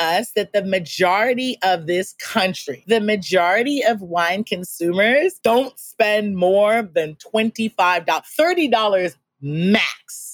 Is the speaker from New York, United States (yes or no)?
yes; New York, United States; Yo, I'm from New York.